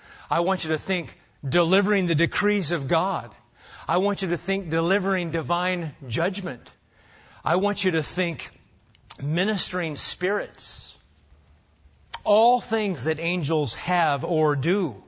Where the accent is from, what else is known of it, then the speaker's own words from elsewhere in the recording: Nebraska, United States; I was a boy growing up in Nebraska, crew cut and all, I had a dilemma